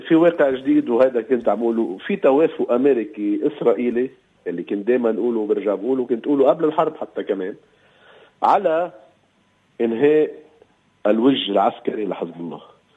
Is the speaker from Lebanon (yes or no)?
yes; Lebanon; هون مش لازم نخاف كلبنانيين